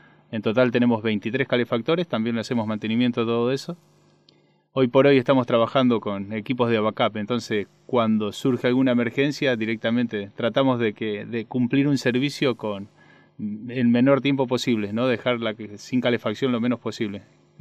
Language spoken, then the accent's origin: Spanish; Buenos Aires, Argentina; soy de Buenos Aires, vivo en Capital ya hace varios años, vivo con mi hija, se llama Priscila.